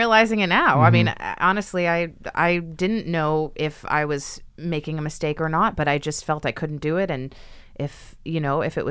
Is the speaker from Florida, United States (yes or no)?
no; Los Angeles, California, United States; moved away as an adult; also born or lived in New York; I'm from Los Angeles, and I moved to New York after I graduated high school.